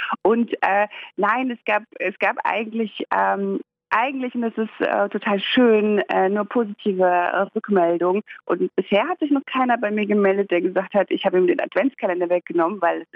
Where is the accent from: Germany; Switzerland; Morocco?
Morocco; Komisch, Marokko, also schöne Grüße nach Marokko, in meinem Heimatland.